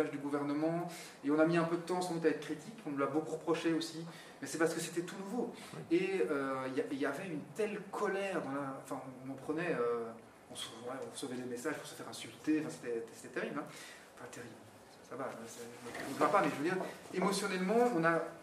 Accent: Charleroi, Wallonia, Belgium; on vient tous les deux de Charleroi. On a grandi dans la même rue, en fait.

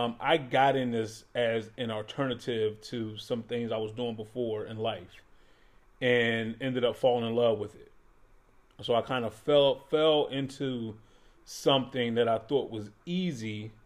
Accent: Philadelphia, Pennsylvania, United States; I'm from Philly.

